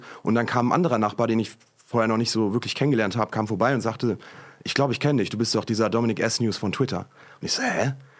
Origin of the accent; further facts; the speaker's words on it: Hamburg, Germany; ich komme aus Hamburg.